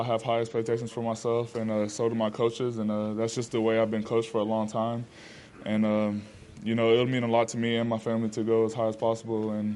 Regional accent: Florida, United States; also born or lived in California; Yeah, I was born in California, and, you know, even though I grew up in Florida, I came back to California

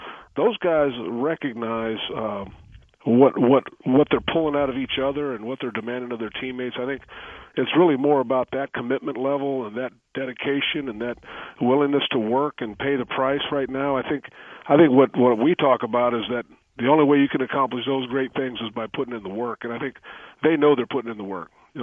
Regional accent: Hayward, California, United States; Well, I'm an East Bay guy. I grew up here in Hayward.

